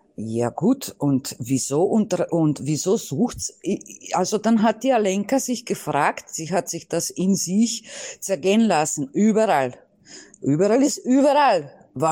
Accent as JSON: {"language": "German", "country": "Slovenia", "said": "ich komme aus Slowenien und da war noch Kommunismus, als ich auf der Welt gekommen bin."}